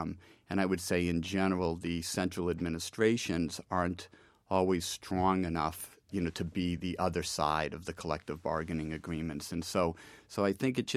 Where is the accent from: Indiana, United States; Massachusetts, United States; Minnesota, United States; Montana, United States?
Massachusetts, United States; Boston; They, when I was young, sent me to the Boston public schools. I went to my neighborhood school, the Samuel Adams